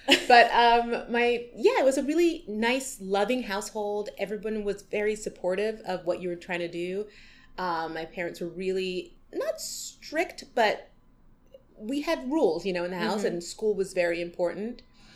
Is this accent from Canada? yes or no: yes; Montreal, Quebec, Canada; I grew up in Montreal, Canada. It was my parents who were from Barbados. So I grew up in a Caribbean Canadian household.